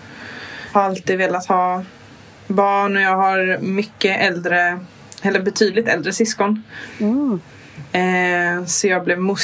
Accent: Kalmar County, Sweden; Jag är från Öland då.

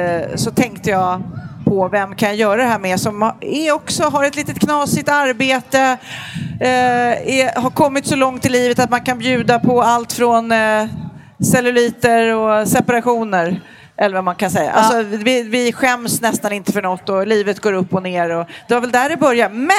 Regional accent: Lidingö, Stockholm County, Sweden; also born or lived in Enskede / Tumba; Jag bodde i Enskede och i Tumba. Så att jag har flyttat runt. Men mycket Lidingö och gått i alla möjliga skolor här. Vart lite i stan.

